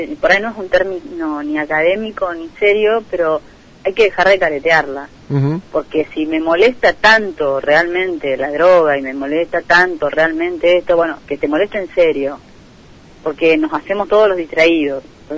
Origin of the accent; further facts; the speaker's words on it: Argentina; lo que tenemos como argentinos es un problema moral.